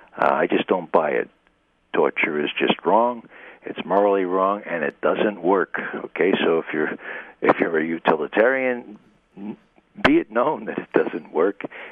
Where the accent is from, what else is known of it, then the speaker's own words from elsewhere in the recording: Bronx, New York, United States; See, I come from the Bronx. We're just a short river away, a bridge away.